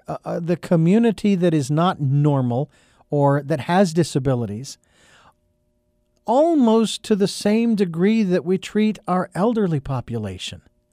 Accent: Phoenix, Arizona, United States; I thank God I can say that I'm from Phoenix and I'm from a World Series town.

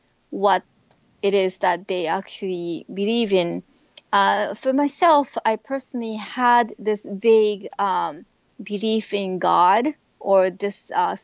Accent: Japan; Well, Japan has a very interesting culture. It kind of integrates many different beliefs. We celebrate Christmas, and we also are influenced by Buddhist cu

